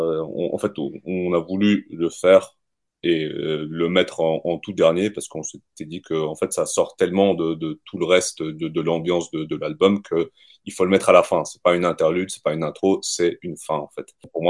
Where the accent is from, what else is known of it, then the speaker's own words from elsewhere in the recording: Kazakhstan; je voulais mettre des éléments du folklore de mon pays d'origine, donc le Kazakhstan